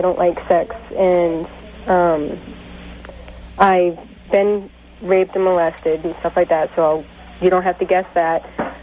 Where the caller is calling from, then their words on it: Arizona, United States; Where am I calling from? I'm calling from Arizona.